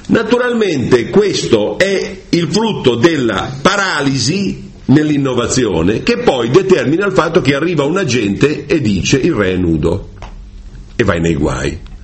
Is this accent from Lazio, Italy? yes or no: no; Lombardy, Italy; io vengo dalla Brianza, ma lo sappiamo tutti com'è in Brianza, no?